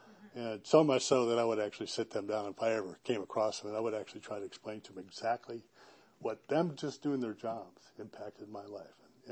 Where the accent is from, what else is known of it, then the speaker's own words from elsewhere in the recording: Midwest, United States; So what it was like for me. I grew up in the Midwest. My mother was definitely one of us.